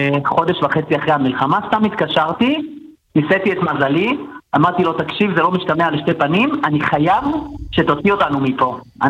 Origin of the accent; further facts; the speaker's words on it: Netivot, Southern District, Israel; נווה שרון בנתיבות.